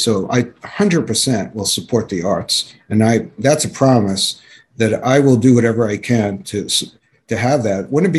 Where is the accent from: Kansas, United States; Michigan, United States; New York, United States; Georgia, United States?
New York, United States; growing up in New York is Carnegie Hall and Broadway and the museums. It changed my life.